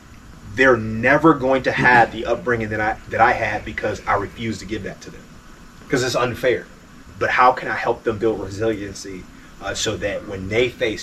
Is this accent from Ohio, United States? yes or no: yes; Cleveland, Ohio, United States; as a black man growing up in Cleveland, Ohio, you know, the things I went through